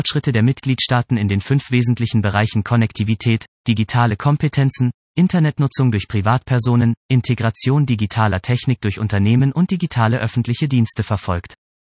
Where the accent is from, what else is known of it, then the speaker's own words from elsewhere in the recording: Tallinn, Harju County, Estonia; Ich vergleiche das gerne mit meiner Heimatstadt Tallinn.